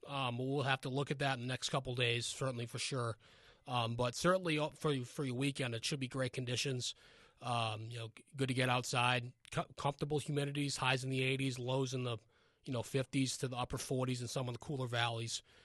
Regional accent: Worcester, Massachusetts, United States; Just growing up in Worcester, just the frequent nor'easters we get, you know, that certainly pushed me to go.

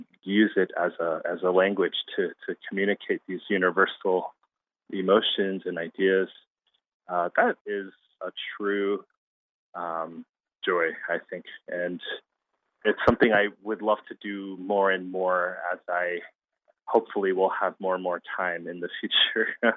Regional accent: Houston, Texas, United States; But, you know, Houston was my hometown, so my parents lived there.

